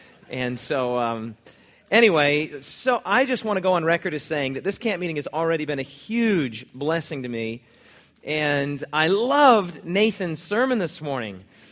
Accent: Cheyenne, Wyoming, United States; born there; since I was born in Cheyenne, Wyoming, and born again in Laramie, Wyoming.

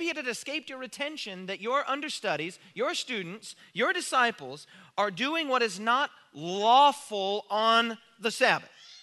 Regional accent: Wyoming, United States; I grew up in Wyoming, and my grandfather had a large farm that was just over the border in Nebraska

